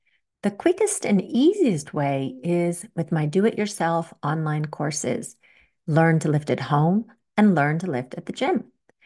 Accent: United States; For a long time, I remember growing up in the States, there were a lot of ads about the importance of brushing your teeth, right?

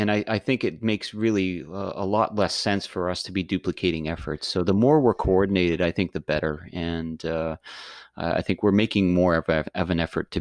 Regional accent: Tobique First Nation, New Brunswick, Canada; I grew up in the Tobik First Nation, Nigukuk-Ulistigwik, First Nation in Tobik in northern New Brunswick.

